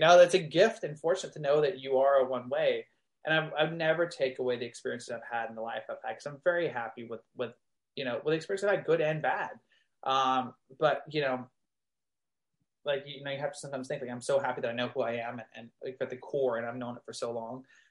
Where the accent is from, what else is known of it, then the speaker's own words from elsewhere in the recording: Texas, United States; Texas, also, I grew up in Texas, and also the times we were in, you know